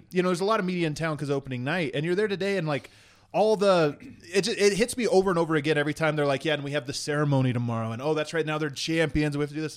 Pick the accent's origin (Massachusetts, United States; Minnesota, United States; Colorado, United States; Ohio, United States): Colorado, United States; Thornton; I'm from Denver. Yeah, I'm from Denver. I'm from Thornton. I count that as Denver. I'm a suburbs guy.